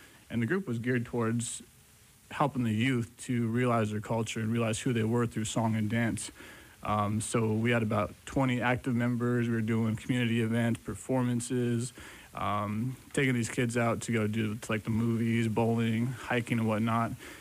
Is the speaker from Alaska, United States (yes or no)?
yes; Alaska, United States; I'm from the Hongwachin and Atna Athabaskan tribe. Our specific tribe is Sakunikai, Altetne tribe.